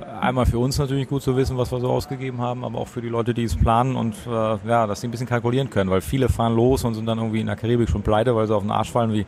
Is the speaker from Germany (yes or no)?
no; Bahamas; weil bei uns in Bahamas gibt es keine Dämmerung, nicht so richtig zumindest, das ist wie ein Kippschalter, Klackduster.